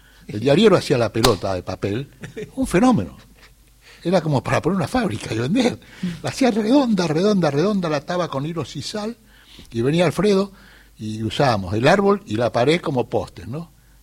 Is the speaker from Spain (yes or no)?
no; Buenos Aires, Argentina; born there; Yo soy nacido en Flores.